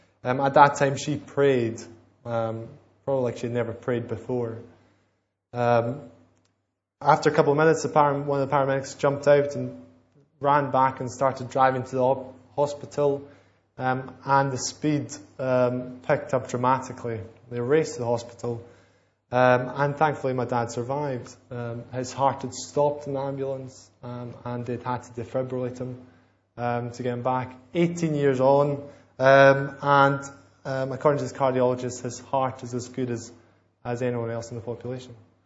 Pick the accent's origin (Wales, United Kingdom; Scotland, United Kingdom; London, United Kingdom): Scotland, United Kingdom; it's Burns night and I'm from Scotland.